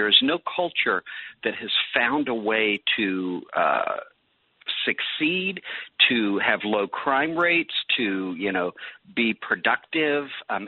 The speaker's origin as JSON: {"language": "English", "region": "Florida", "country": "United States", "tie": "born or raised there", "said": "I grew up in Florida, so I am an ocean guy, but you know what? I'm a mountain guy as well."}